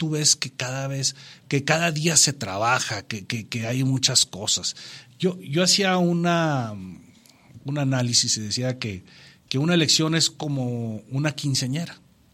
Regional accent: Durango, Mexico; de aquí de Durango

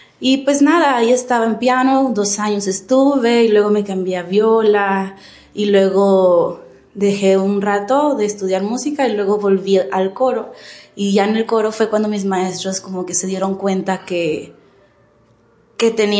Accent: Torreón, Coahuila, Mexico; now in Durango, Mexico; Nosotros no somos de aquí de Durango, nosotros somos de Torreón.

